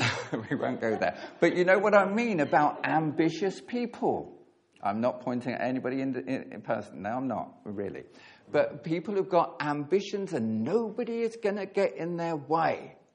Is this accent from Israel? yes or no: no; East of England, United Kingdom; I'm from Hertfordshire, and we always drop the H's in Hertfordshire.